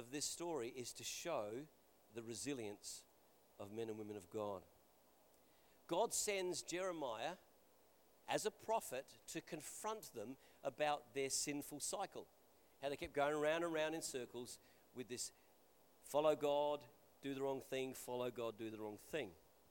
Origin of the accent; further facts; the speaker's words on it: England, United Kingdom; I think it's cyclical because I'm English and not American